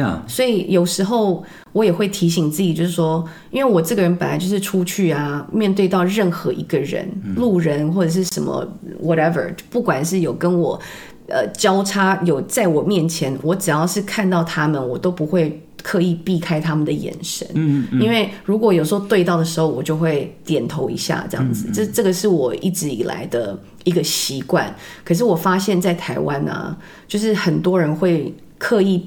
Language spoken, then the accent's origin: Chinese; Canada; now in Taiwan; 因为我也是就是国外回来的，我虽然在台湾出生，可是呢我的确是在加拿大长大的。